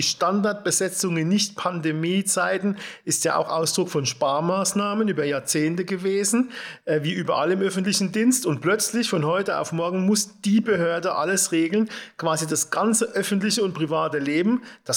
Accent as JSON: {"language": "German", "town": "Leimersheim", "region": "Rhineland-Palatinate", "country": "Germany", "tie": "born or raised there", "said": "Wir hatten zum damaligen Zeitpunkt in meinem Heimatort in Leimersheim 0 Infizierte."}